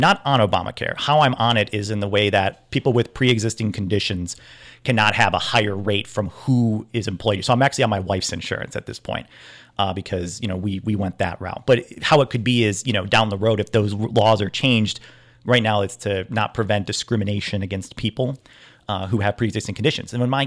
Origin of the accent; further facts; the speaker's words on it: Richwood, Ohio, United States; I'm not Chuck Schumer from New York. I'm not Nancy from San Francisco. … from Richwood.